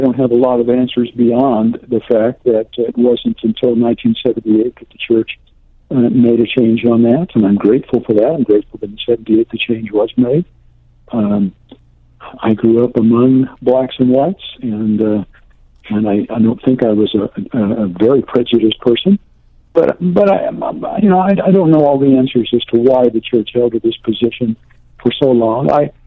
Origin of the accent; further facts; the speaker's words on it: Baton Rouge, Louisiana, United States; I actually was raised LDS. I was born and raised in Louisiana, in the Baton Rouge area. And there weren't that many Mormons in the area